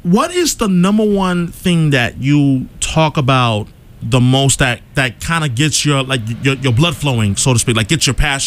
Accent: New York City, New York, United States; Like, I actually grew up in New York. I'm originally from New York City.

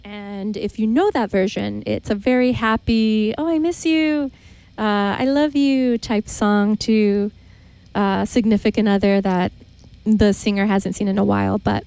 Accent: El Paso, Texas, United States; also born or lived in Juarez, Mexico; I grew up on the border. I am from El Paso, Texas, and Juarez, Mexico, and I have family on both sides of the border.

